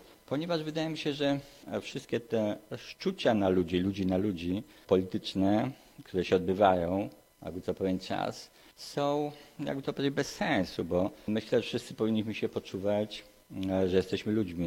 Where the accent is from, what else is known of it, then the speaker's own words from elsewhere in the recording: Warsaw, Masovian Voivodeship, Poland; ja też jestem z pokolenia powojennego. Sam uczestniczyłem w wydarzeniach marcowych pod Uniwersytetem w Warszawie, jestem warszawiakiem